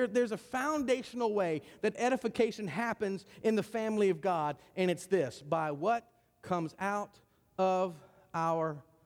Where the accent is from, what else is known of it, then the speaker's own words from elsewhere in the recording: Cumberland, Virginia, United States; And I grew up in Cumberland, Virginia. You know, we have more cows than people, okay? I grew up in the country. I'm a country boy.